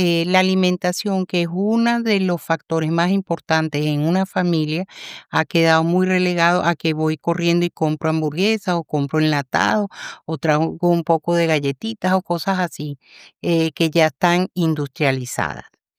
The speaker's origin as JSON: {"language": "Spanish", "country": "Venezuela", "said": "yo soy venezolana y comemos arepas."}